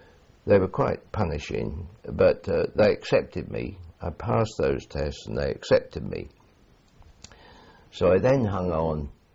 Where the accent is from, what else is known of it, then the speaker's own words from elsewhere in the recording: Nairobi, Kenya; born there; I was born in Nairobi in Kenya. My father was in the colonial service on administration on the railway system in Korea, in Kenya